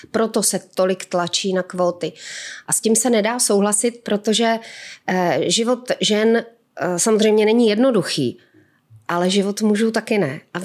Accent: Ostrava, Moravian-Silesian Region, Czechia; my jsme oba z Ostravy, normálně si tykáme, známe se leta

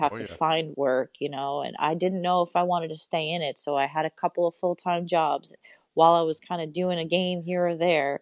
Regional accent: Poughkeepsie, New York, United States; so I grew up in Poughkeepsie, New York, which is about 2 hours north of New York City, and I have two sisters and great parents.

